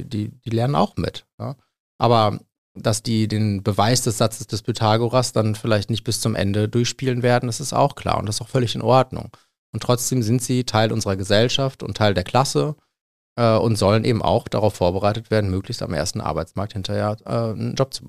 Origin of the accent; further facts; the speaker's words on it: North Rhine-Westphalia, Germany; ich komme aus dem Münsterland, habe im Gymnasium gelernt.